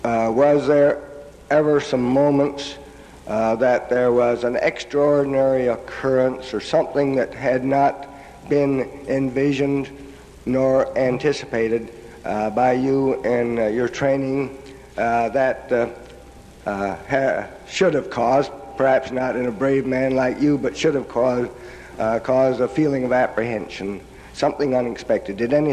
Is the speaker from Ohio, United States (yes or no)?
yes; Ohio, United States; I was born and reared in Ohio.